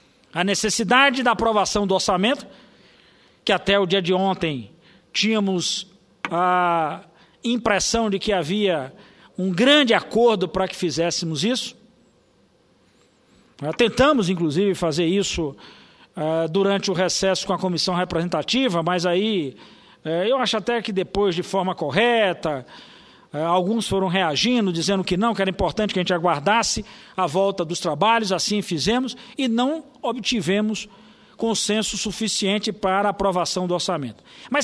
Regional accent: Bahia, Brazil; é essa estrutura que a gente teve a oportunidade de emprestar, enquanto baianos, ao povo do Acre

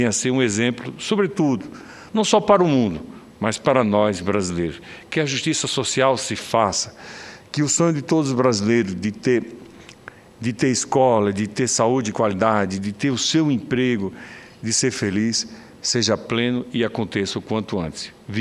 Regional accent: Itabaiana, Sergipe, Brazil; born there; E aqui, em seus 123 anos de emancipação, Itabaiana possa se orgulhar cada vez mais dos seus filhos. Senhor presidente, agradeço aqui por essas palavras e dizer que é uma honra muito grande ter nascido naquele can

